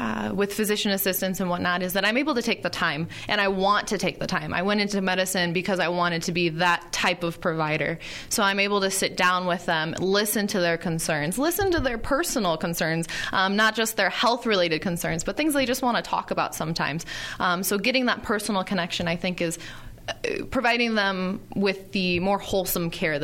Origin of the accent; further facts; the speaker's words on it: Erie, Illinois, United States; Like I said, born and raised in Erie. Can't imagine going far from that small farm town area.